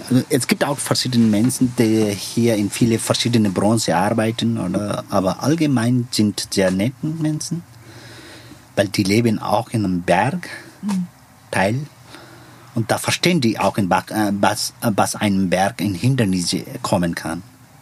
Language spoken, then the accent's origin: German; Nepal; born there; German is a second language; Ich bin ein gebürtiger Nepali, aber ich kann auch Nepali nicht richtig besprechen.